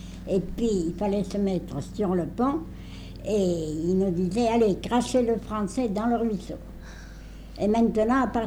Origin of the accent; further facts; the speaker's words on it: Montézic, Occitanie, France; also born or lived in Paris; Puis, toute jeune, tout bébé, j'ai été élevée dans l'Aveyron